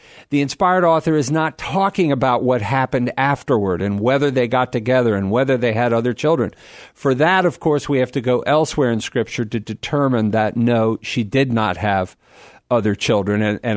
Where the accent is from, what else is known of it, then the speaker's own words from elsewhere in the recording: Virginia, United States; I'm originally from Virginia, so every now and again, you'll hear me slipping back into it.